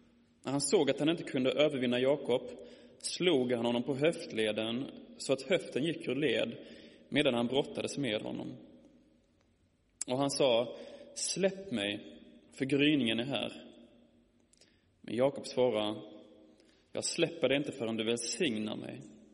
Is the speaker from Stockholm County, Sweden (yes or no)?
no; Malmö, Skåne, Sweden; Som jag sa innan och som ni anar på min dialekt är jag ifrån Malmö. Eller Skåne. Och jag bor där tillsammans med min fru Ronja. Mitt i Malmö i en systerkyrka.